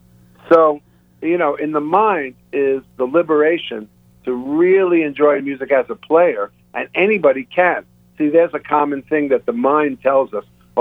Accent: Long Island, New York, United States; I like it to be in the language of where I come from. I'm from Long Island.

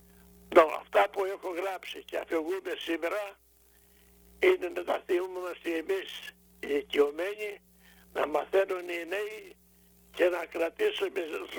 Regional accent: Western Greece, Greece; Κατάγομαι από την Αγία Βλαχέρα Βρετανίας, είναι κοντά στο νομό Ετωλοκαρδανίας, ο ποταμός μας χωρίζει τα χωριά.

